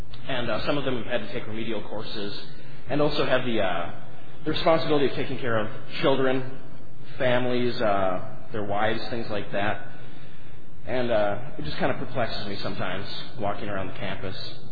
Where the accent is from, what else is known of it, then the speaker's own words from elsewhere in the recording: Detroit Lakes, Minnesota, United States; I hail from Detroit Lakes, Minnesota